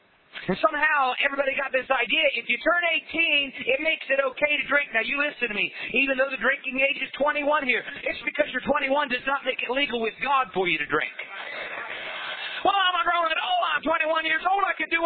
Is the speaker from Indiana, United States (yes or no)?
yes; Winchester, Indiana, United States; now in West Virginia, United States; I grew up in Winchester, Indiana. About 9 miles away from my hometown was the border for Ohio, a city called Union City, Ohio.